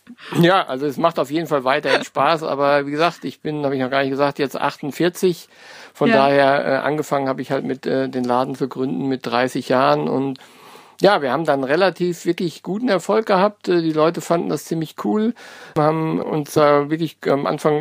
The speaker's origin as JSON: {"language": "German", "region": "North Rhine-Westphalia", "country": "Germany", "said": "ich komme gar nicht aus Hessen, sondern bin aus NRW"}